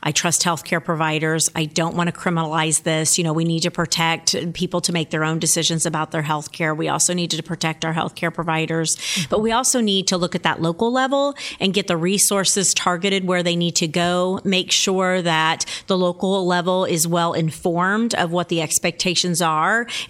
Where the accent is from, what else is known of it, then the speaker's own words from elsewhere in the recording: Indiana, United States; born there; I was born in Scott County, which is in southern Indiana, and have lived in suburban, urban, and rural parts of the state.